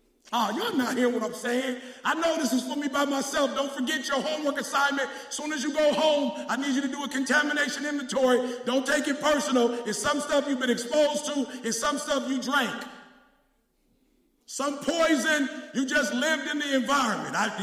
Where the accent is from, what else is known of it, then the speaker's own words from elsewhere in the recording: Gary, Indiana, United States; also born or lived in Detroit / Chicago; I grew up in Detroit. I grew up in Gary, Indiana. I grew up in Chicago. Why? Because that's where my mother was.